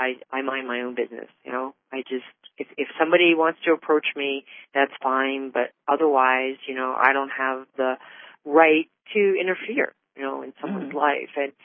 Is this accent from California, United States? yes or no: no; New York City, New York, United States; born there; I was born in New York City, and we moved because of, you know, my dad bought me a horse when I was five, and so that forced us to move from New York City to the country.